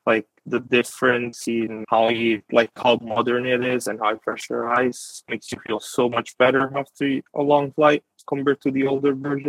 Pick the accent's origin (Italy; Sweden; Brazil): Italy; English is a second language; moved away as an adult; now in Seattle, United States; I'm from Italy originally. I just moved to the US when I was to go to college. Airplanes are my passions. I did aerospace engineering in college and I stayed here to work. So right now I am based in Seattle.